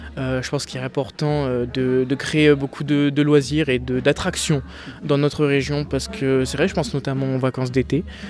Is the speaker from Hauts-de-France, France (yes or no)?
yes; Lens, Hauts-de-France, France; Alors moi oui, j'habite dans le bassin minier depuis que je suis né finalement, je suis né à Lens. J'habite non loin de Lens, à une dizaine de kilomètres, et j'ai 20 ans actuellement, bientôt 21 ans